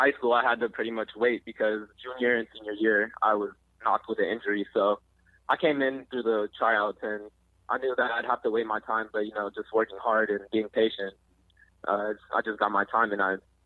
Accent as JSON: {"language": "English", "town": "Shoreline", "region": "Washington", "country": "United States", "tie": "born or raised there", "said": "I'm originally from Shoreline, Washington. And then my sophomore year, I moved to Marysville-Kilchuck."}